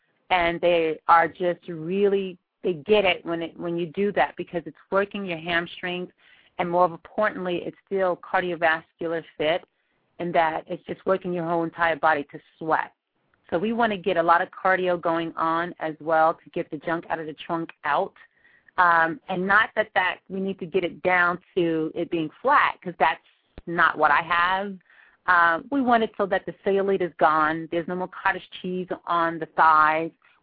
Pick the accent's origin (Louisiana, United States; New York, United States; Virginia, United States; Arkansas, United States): New York, United States; South Bronx; Growing up in the South Bronx, my mom noticed that I had a very high energy level